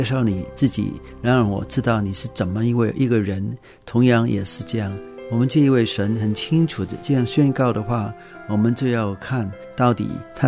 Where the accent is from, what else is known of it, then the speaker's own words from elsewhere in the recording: Guangdong, China; 好像我们广东人很多人都拜一个神叫关公或者是关二哥